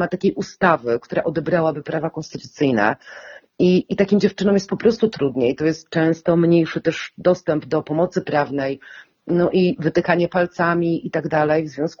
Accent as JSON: {"language": "Polish", "town": "Barlinek", "region": "West Pomeranian Voivodeship", "country": "Poland", "tie": "born or raised there", "said": "ja wychowałam się w niedużym mieście powiatowym. Ja pochodzę z Barninka"}